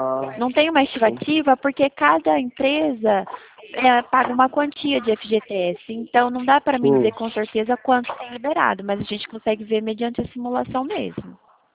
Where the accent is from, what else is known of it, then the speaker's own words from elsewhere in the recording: São Carlos, São Paulo, Brazil; Eu sou de São Carlos.